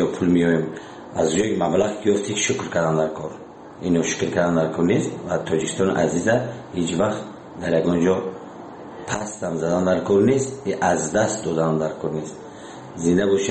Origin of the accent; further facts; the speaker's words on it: Tajikistan; بازم خواهش میکنیم که به ما تاجیک هستیم همدیگر رو دستگیری کنیم